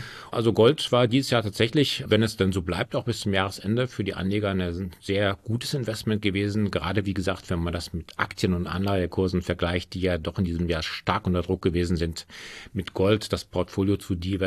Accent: Rhineland, Germany; als Rheinländer tendenziell ist man halt eine Frohnatur.

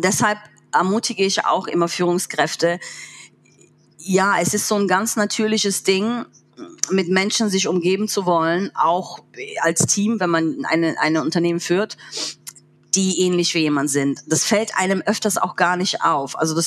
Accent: East Germany, Germany; wo du natürlich dich outest als Ostdeutsche

